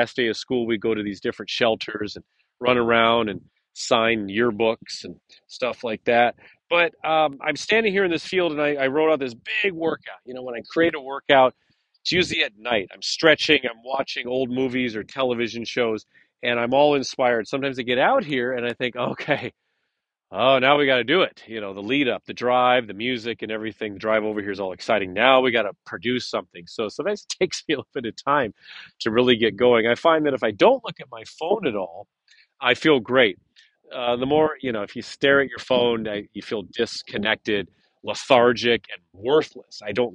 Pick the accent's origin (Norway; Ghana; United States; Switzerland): United States; Midwest; also born or lived in Central Florida; Basically, I'm getting back into my hometown. I love it up here. I'm a Midwestern boy. I'm a small town boy. I know I've been living in Central Florida for a while.